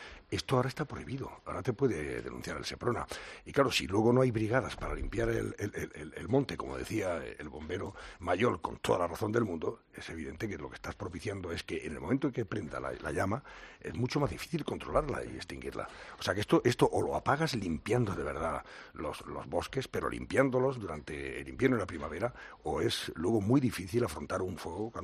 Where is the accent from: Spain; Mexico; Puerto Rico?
Spain; Andalusia; yo soy de la Sierra de Segura, Cazor en las Villas, es un parque natural muy importante.